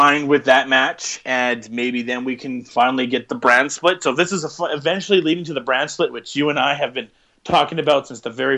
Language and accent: English; Calgary, Alberta, Canada; We're from Calgary.